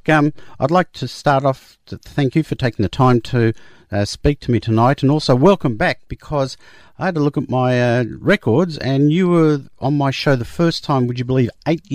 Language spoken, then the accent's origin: English; North Bourne, Australia; I grew up in North Bourne, so this is very exciting to hear